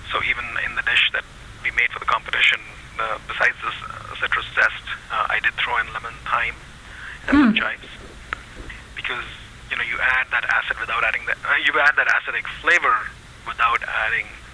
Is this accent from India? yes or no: yes; India; I'm Indian myself. I use some background from that.